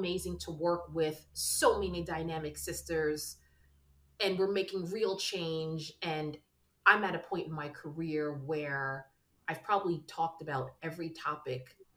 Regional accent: New York, United States; I'm from New York, so I gotta rep

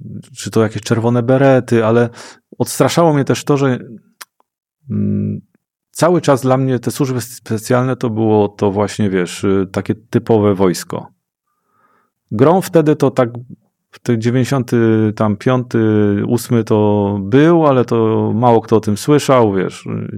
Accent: Dąbrowa Górnicza, Silesian Voivodeship, Poland; uciekłem stamtąd w moje rodzinne strony, czyli koło Dąbrowy Górniczej. Mieszkałem wtedy, wróciłem do domu, czyli do Dąbrowy Górniczej, a pracowałem pod Zawierciem w takim małym dywizjonie rakietowym.

